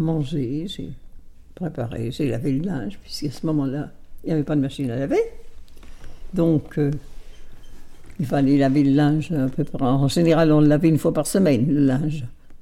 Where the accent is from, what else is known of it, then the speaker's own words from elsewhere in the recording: Feillan, France; Je viens de Feillan. Ouais. Je suis née à Feillan. J'habite Feillan.